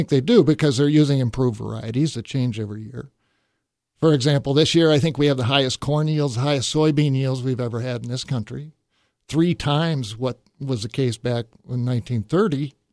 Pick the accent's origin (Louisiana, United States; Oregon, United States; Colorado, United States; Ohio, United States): Colorado, United States; Denver; born there; Yes, I was born in Denver, Colorado.